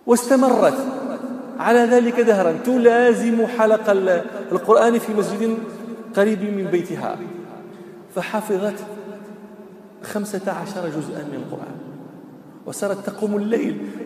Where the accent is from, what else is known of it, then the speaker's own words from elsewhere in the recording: Morocco; فلاح من الفلاحين الكبار عندنا في المغرب